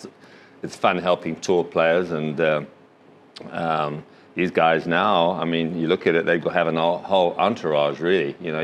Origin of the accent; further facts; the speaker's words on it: Zimbabwe; moved away; also born or lived in England; I was born in England, but I grew up in Africa, so I spent a lot of time in Southern Africa, Rhodesia, or Zimbabwe as it is now.